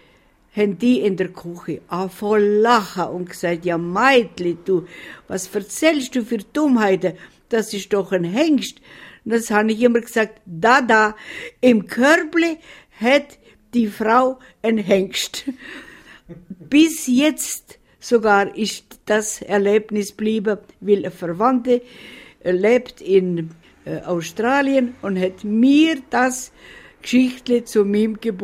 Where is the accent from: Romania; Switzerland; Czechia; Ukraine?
Romania; now in Germany; Und ich bin ja in Rumänien aufgewachsen, ich habe die Sprache, aber ich bin ruhig.